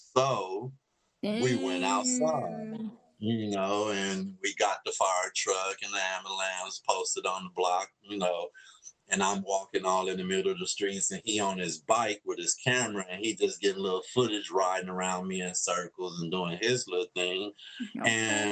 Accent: West Coast, United States; And I mean, I'm from the West Coast, so of course I listen to some West Coast beats.

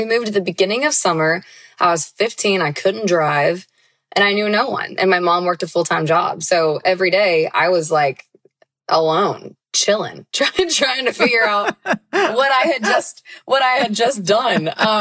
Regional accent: Knoxville, Tennessee, United States; now in Nashville, United States; So I grew up in Knoxville, moved to Nashville.

